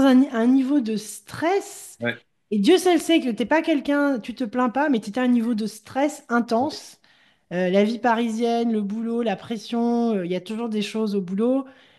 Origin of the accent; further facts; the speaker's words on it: Gabon; vu que je parle anglais avec quand même un accent français, donc les gens disent « Oh, you're French, t'es française et tout ». Je dis « Non, je ne suis pas française, je suis gabonaise ». Gabon? Je dis « Afrique, je viens d'Afrique, Afrique centrale ».